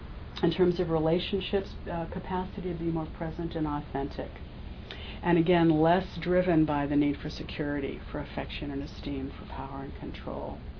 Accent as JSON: {"language": "English", "town": "Boston", "region": "Massachusetts", "country": "United States", "tie": "born or raised there", "said": "I remember when I grew up in the Boston Irish Catholic Church, which was very sick with the heresy of Jansenism."}